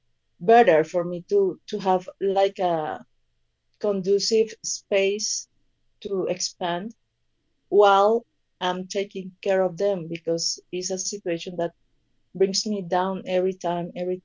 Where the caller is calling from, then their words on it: Colombia; I'm calling from Colombia, Latin America.